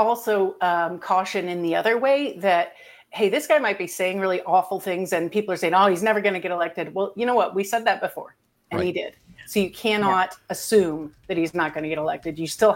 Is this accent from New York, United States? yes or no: no; Iowa, United States; moved away as an adult; I was actually born in Iowa. I was raised in Iowa. And it makes me so sad to see that in my former home state.